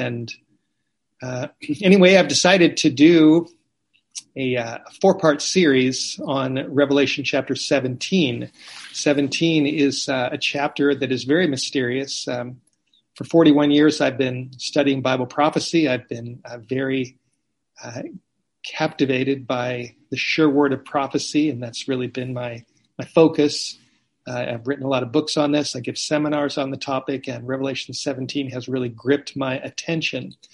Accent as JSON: {"language": "English", "town": "Los Angeles", "region": "California", "country": "United States", "tie": "born or raised there", "said": "My background is California. This has been, I guess, kind of bittersweet to be back here. I grew up in California, grew up in Los Angeles, grew up in the Hollywood Hills, didn't grow up an Adventist."}